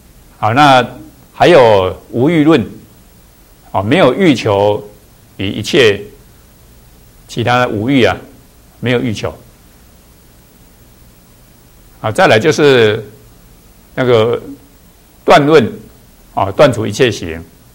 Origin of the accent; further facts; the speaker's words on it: China; 我们中国人啊，东西那么多没吃完啊，通通跟他放到肚子里面去